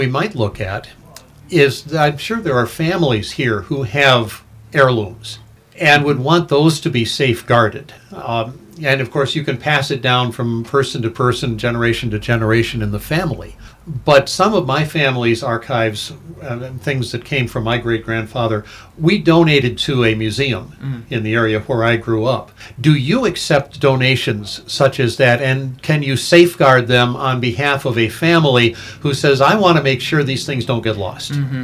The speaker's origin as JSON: {"language": "English", "town": "Kalamazoo", "region": "Michigan", "country": "United States", "tie": "born or raised there", "said": "I grew up in Kalamazoo. I'm Dutch. Everybody in Kalamazoo was Dutch when I was growing up."}